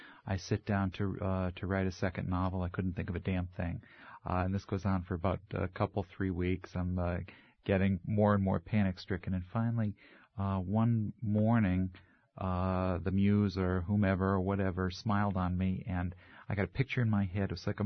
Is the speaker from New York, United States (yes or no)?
no; Norwich, Connecticut, United States; I grew up in Norwich, Connecticut, in the eastern side of Connecticut